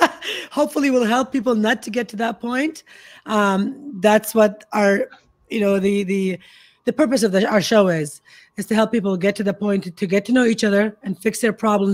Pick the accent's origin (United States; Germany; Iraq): Iraq; going back to where I came from, how I grew up in Iraq, so we eat a lot of Middle Eastern food.